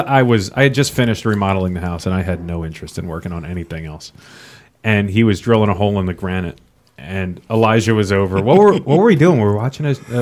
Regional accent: Staten Island, New York, United States; There's a guy where I grew up in Staten Island

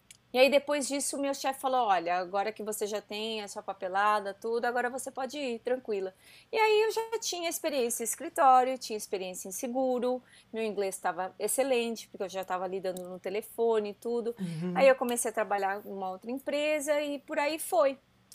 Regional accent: Brazil; mas eu acho que eles têm muitos privilégios que nós, como brasileiros, nunca tivemos, entendeu?

